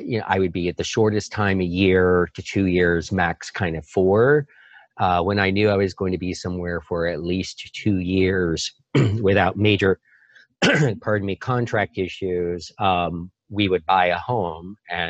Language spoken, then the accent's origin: English; Florida, United States; And I'm from Florida, from Central Florida, between Tampa and Orlando.